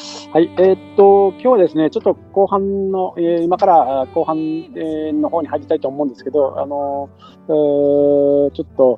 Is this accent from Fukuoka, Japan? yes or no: yes; Kanda, Fukuoka, Japan; 出身がね、福岡県の神田町出身なんですよね、私はね。